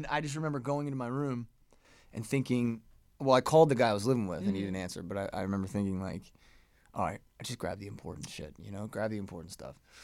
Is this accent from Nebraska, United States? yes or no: yes; Omaha, Nebraska, United States; born there; now in Los Angeles, United States; I was born in Omaha, Nebraska.